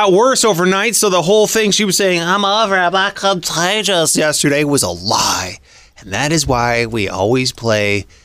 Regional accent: Cleveland, Ohio, United States; And I'm from Cleveland, in a place like Michigan, you can hire 1,000 people.

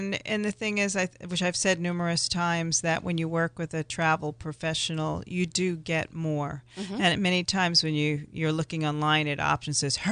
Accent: New York, United States; I try not to, though, because I'm from New York originally.

